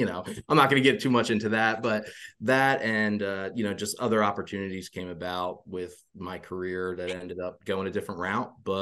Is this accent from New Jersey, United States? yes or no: yes; New Jersey, United States; Absolutely. Yep. Born and raised in New Jersey. Started wrestling at the age of four up there.